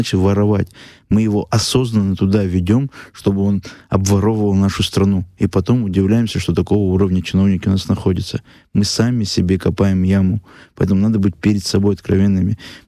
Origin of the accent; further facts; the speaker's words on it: Abkhazia, Georgia; now in Russia; пусть люди не думают, что я оторвался от Абхазии. Потому что я еще раз повторю, тело мое Россия, душа моя Абхазия.